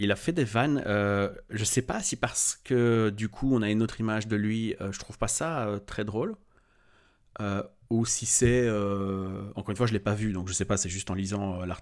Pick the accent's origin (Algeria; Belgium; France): Belgium; c'est l'équivalent un peu de live comedy chez nous en Belgique